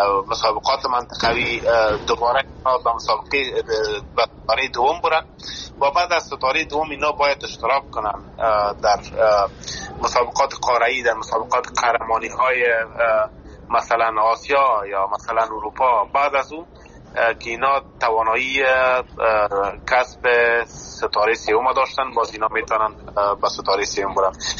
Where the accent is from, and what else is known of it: Afghanistan; born or raised there